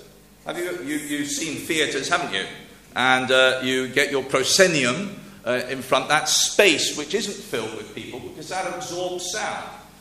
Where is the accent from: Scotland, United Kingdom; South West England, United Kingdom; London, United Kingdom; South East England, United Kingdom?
South West England, United Kingdom; I was born and brought up in Cornwall, and it's amazing to meet people 40 years on, you know.